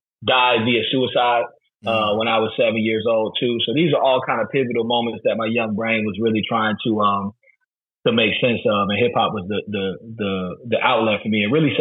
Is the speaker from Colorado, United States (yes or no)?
no; Durham, North Carolina, United States; I was the first of their children to be born back in his hometown of Durham. So, yeah, I mean, you know, growing up in Durham is interesting, man.